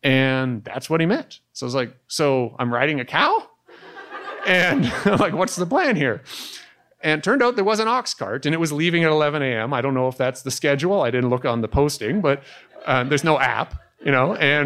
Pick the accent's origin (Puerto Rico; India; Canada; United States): Canada; Now, my French, and I'm ashamed as a Canadian to say this, is not that great.